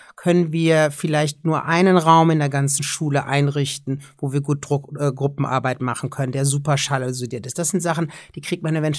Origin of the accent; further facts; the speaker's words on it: Cologne, North Rhine-Westphalia, Germany; Also ich komme jetzt aus Köln